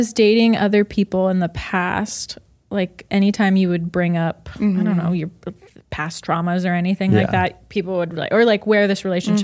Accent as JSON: {"language": "English", "region": "California", "country": "United States", "said": "Orange County."}